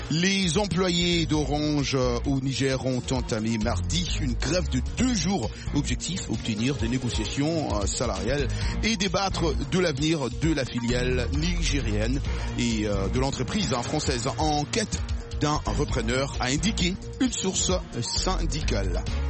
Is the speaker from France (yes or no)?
no; DR Congo; moi, je suis congolais d'origine.